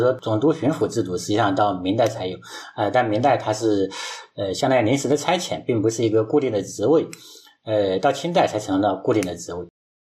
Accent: China; 我们中国人讲的是什么呀？对祖宗的这种孝道。

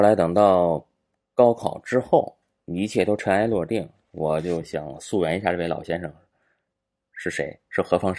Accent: Tianjin, China; 因为我学龄前一直是在外公外婆身边，当然我是天津人嘛，然后天津人就讲话就是姥姥姥爷啊，就在他们身边长大

